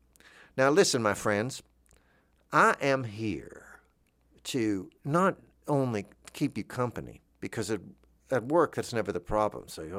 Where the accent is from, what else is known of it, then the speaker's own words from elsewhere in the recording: Florida, United States; I know not to do that because I'm from Florida.